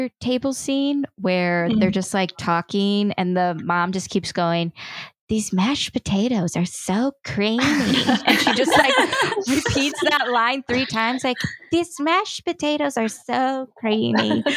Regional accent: Chicago, Illinois, United States; I'm from Chicago.

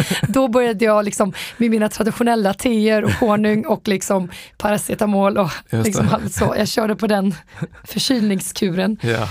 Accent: Sweden; born there; Så att jag är född i Sverige och så, men...

